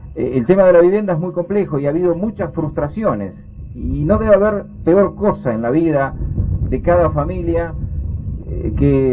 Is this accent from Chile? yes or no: no; Bahía Blanca, Buenos Aires Province, Argentina; Todos somos bahienses, todos somos bonaerenses